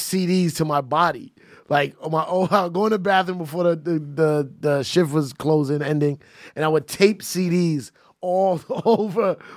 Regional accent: Bronx, New York, United States; also born or lived in Long Island; I went to high school in Long Island. I'm from the Bronx, but I went to high school in Long Island.

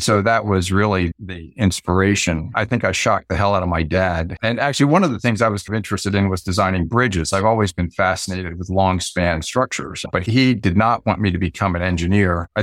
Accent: Philadelphia, Pennsylvania, United States; As for me, I grew up in Philadelphia, and it's a little community called Chestnut Hill.

